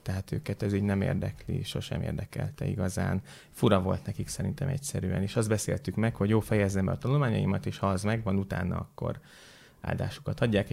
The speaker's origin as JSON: {"language": "Hungarian", "town": "Győr", "region": "Győr-Moson-Sopron", "country": "Hungary", "tie": "born there", "said": "Győrben születtem. Családom az ugye Vas megyei őrségi."}